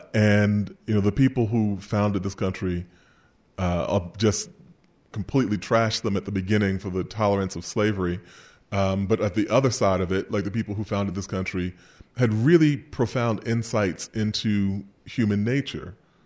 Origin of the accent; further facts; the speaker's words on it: Queens, New York, United States; And I said, "I'm from Queens."